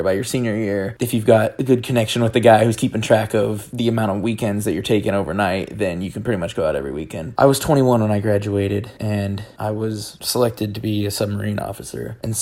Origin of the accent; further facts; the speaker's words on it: Utah, United States; So I grew up in Utah. I was raised in a Mormon family, and there was a lot of rules in my house, pretty strict household